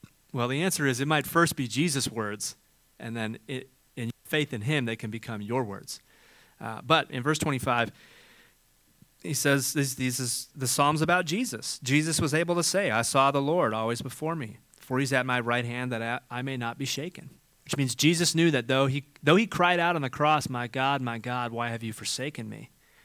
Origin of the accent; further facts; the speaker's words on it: Cleveland, Ohio, United States; I'm thinking, I'm 35 from Cleveland, you know